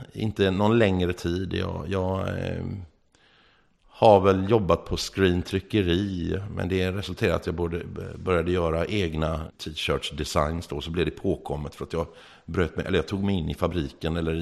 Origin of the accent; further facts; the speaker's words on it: Askim, Västra Götaland County, Sweden; also born or lived in Uppsala / Söderhamn / Västerås / Borås; Jag började i Uppsala, hoppade till Söderhamn, Västerås, Borås. Slutligen i Askhem, eller Askim, utanför Göteborg, där jag har vuxit upp vid Askims Badet nedanför Göteborg. Ja, en badort.